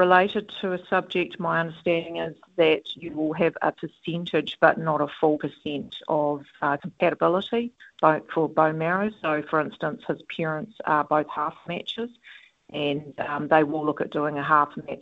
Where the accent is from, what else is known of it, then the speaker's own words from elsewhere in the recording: Rotorua, Bay of Plenty, New Zealand; I'm from Rotorua.